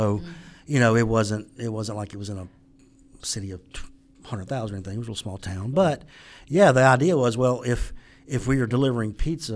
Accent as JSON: {"language": "English", "region": "Mississippi", "country": "United States", "tie": "born or raised there", "moved": "yes", "said": "You can tell by the accent that I'm not from anywhere close by. So I moved here. I was born in Mississippi. Grew up there, part of a firm. Moved here in 2000"}